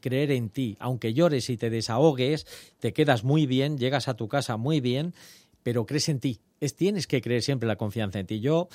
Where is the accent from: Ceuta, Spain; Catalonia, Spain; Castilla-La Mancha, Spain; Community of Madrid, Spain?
Castilla-La Mancha, Spain; soy manchego, entonces soy muy cabezón a la hora de pelear y luchar las cosas.